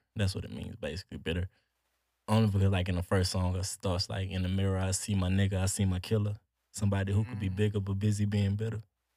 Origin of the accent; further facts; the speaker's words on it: Louisiana, United States; I'm from Louisiana, so … just, you know.